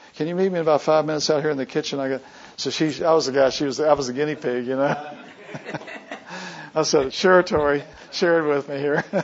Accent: Virginia, United States; I'm from Virginia, and most of the Civil War happened around my house.

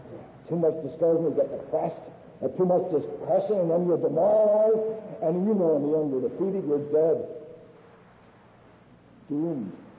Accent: Singapore; And of course, they were afraid of me. I was from Singapore.

